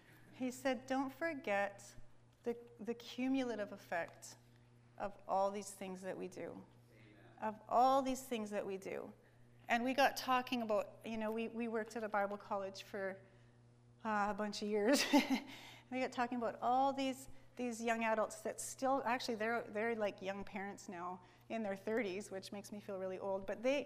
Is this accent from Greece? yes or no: no; Outlook, Saskatchewan, Canada; So we are from Outlook, Saskatchewan, which you've probably never heard of. It's just about an hour away from Saskatoon.